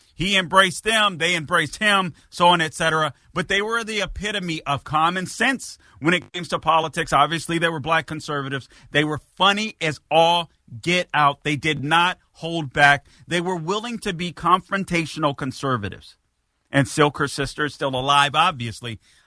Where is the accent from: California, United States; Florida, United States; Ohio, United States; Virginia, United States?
California, United States; a state like California, where they go to the umpteenth degree, my home state